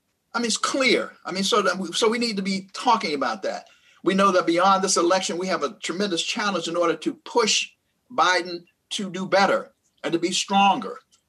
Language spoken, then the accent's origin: English; Pittsburgh, Pennsylvania, United States; I'm from Pittsburgh, so I know Braddock and where Braddock is and so forth.